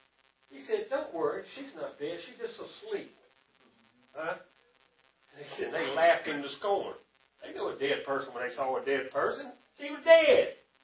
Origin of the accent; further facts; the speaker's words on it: the South, United States; Dogs. I'm from the South. Dogs and hogs.